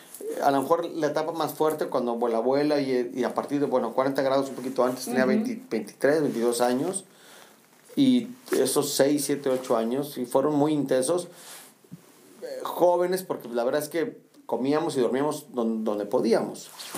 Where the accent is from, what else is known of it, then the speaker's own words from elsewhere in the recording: Mexico City, Mexico; now in Monterrey, Mexico; me imaginé terminar viviendo aquí en Monterrey. Me encantaba, pero nunca, como que nunca lo visualicé, nunca lo vi. Más, jamás me imaginé viviendo fuera de otra ciudad que no fuera la Ciudad de México.